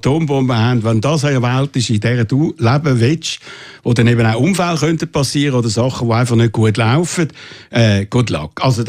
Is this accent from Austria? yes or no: no; Switzerland; Das könnten wir als Schweizer sowieso nicht bieten.